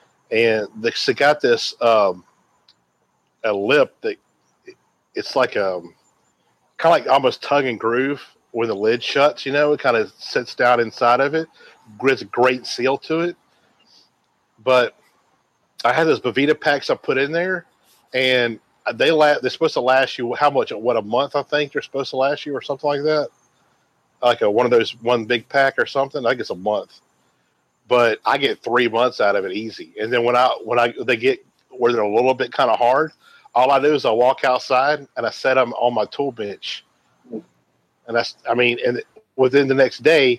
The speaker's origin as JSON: {"language": "English", "region": "Mississippi", "country": "United States", "lives_now": "Houston, United States", "said": "I'm from the Mississippi Gulf Coast. I'm used to hot and humid."}